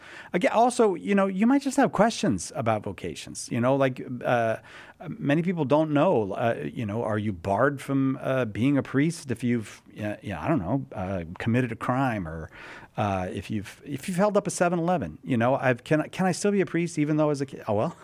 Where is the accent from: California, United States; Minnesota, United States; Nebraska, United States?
California, United States; Carlsbad; I grew up in Carlsbad.